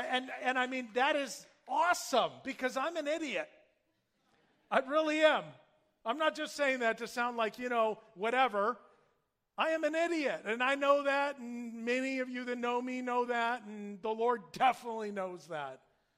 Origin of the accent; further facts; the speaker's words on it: Yorba Linda, California, United States; And I was born and raised here in Yorba Linda.